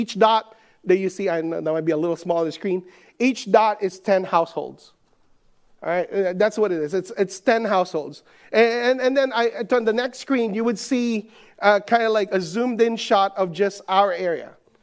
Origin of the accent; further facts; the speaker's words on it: Manila, Metro Manila, Philippines; And I grew up in Manila, so that word's not even in my vocabulary.